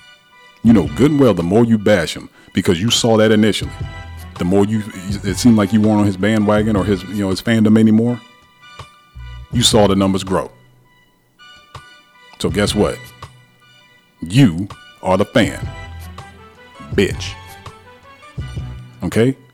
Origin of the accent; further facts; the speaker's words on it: the South, United States; I'm a dude from the South.